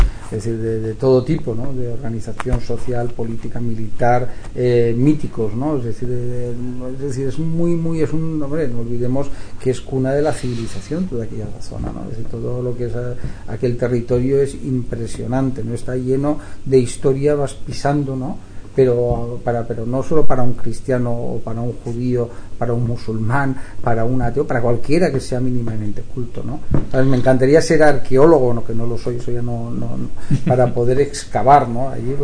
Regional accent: Spain; yo sí soy español

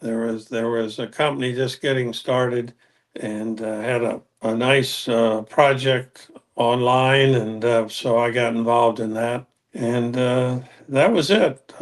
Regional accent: the South, United States; And I grew up in the South, and I'm thinking a little bit, oh, is this a good approach?

